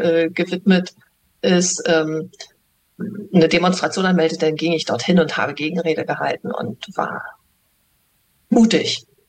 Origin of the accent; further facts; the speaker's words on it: Germany; Ich bin ja Deutsche